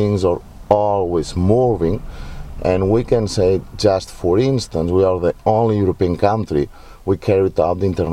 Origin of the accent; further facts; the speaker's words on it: Spain; I'm from Spain, and well, I'm a professional trapper working for my government.